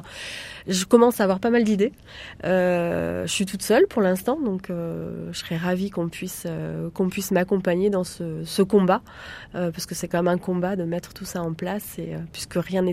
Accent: Pays de la Loire, France; moi je suis originaire aussi du Maine-et-Loire, donc j'ai envie de reproduire l'événement sur Angers.

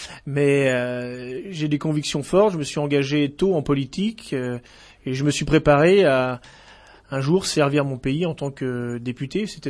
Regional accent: Château-Gontier, Pays de la Loire, France; born there; je suis né à Château-Gontier. J'habite à Château-Gontier avec ma famille.

